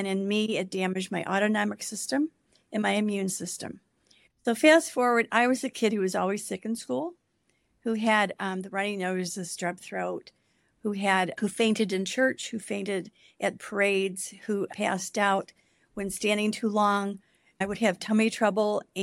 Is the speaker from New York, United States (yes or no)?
yes; Hamburg, New York, United States; now in Cleveland, United States; I grew up in Hamburg, New York. Laura lives in Hamburg, and I now live in Cleveland.